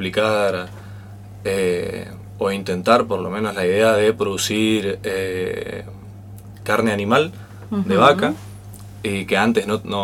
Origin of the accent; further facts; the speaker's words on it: Oberá, Misiones, Argentina; born there; muy pequeño trabajaba con mi familia en el campo, porque yo soy de Oberá, nacido ahí.